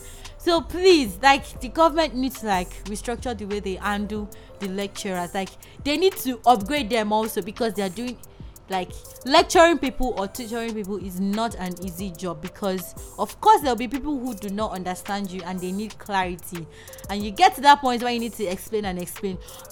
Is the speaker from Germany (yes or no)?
no; Nigeria; briefed you guys on how it is being a Nigerian 300 level student